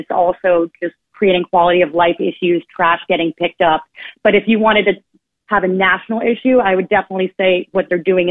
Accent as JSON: {"language": "English", "town": "New York City", "region": "New York", "country": "United States", "said": "it's really hard to see as a New Yorker."}